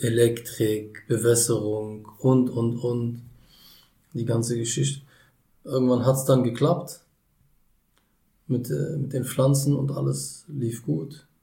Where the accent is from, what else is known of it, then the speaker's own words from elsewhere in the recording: Berlin, Germany; born there; Ich bin in Berlin geboren.